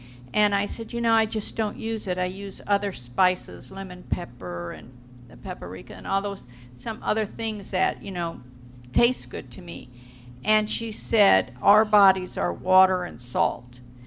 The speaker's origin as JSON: {"language": "English", "town": "Phoenix", "region": "Arizona", "country": "United States", "said": "and I'm from Phoenix, Arizona, and so now it is 113 there."}